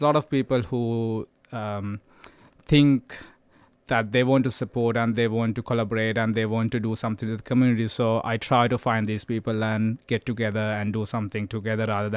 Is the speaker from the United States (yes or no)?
no; Sri Lanka; now in Australia; I'm an Australian, I'm a Sri Lankan, I'm an immigrant.